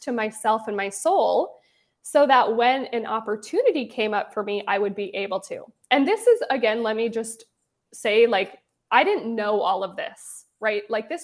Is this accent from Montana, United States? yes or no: yes; Montana, United States; moved away as an adult; now in Calgary, Canada; So I moved to Calgary from Montana. I'm originally from the US. I moved to Calgary as a young 23-year-old something after I was married.